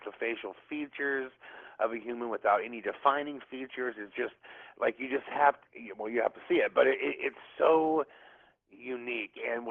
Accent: Los Angeles, California, United States; And I'm from Los Angeles, California, man.

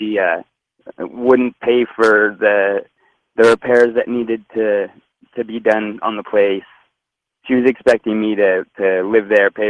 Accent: Petaluma, California, United States; now in Clear Lake, United States; So I grew up in Petaluma, California, and I have a girlfriend of 14 years now.

